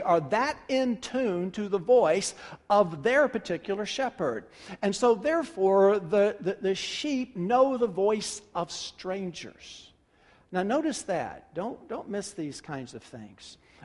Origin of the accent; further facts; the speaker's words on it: Memphis, Tennessee, United States; The world that I grew up in Memphis, Tennessee, we never locked our doors.